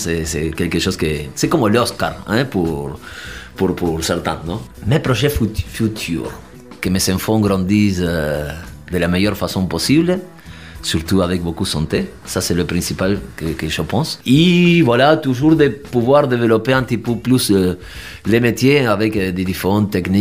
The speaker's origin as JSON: {"language": "French", "country": "Argentina", "second_language": "French", "lives_now": "Salerno, Italy", "said": "Mon métier, ça vient depuis l'Argentine, c'est mon pays d'origine."}